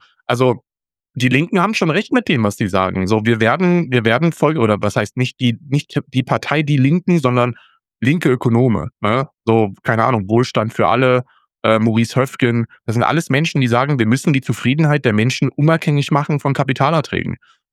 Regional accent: Austria; Als Österreicher

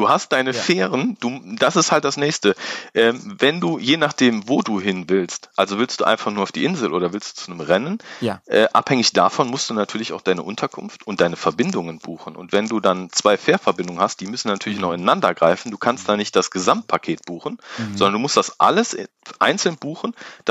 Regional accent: North Rhine-Westphalia, Germany; also ich komme aus dem Rheinland, Kölner Umland, Bergisches Land.

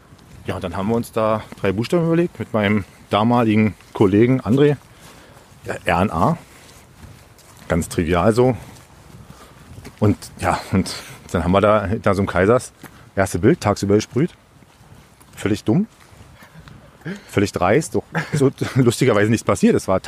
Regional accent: East Germany, Germany; Also ich bin nur im Osten groß geworden, habe auch nur den Osten wahrgenommen.

